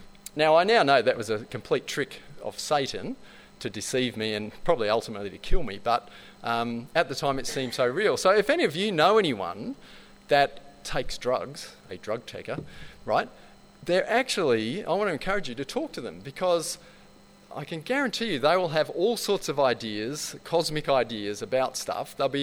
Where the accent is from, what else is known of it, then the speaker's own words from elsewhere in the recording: Adelaide, South Australia, Australia; I grew up in Adelaide. My parents were Catholic, sent me to Catholic primary school, Catholic high school.